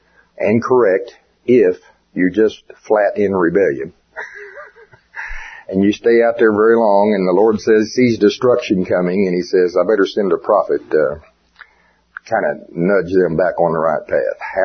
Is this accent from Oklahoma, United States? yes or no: yes; Oklahoma, United States; I mean, I'm from Oklahoma. We raise a lot of wheat, barley, corn, soybean, that kind of thing.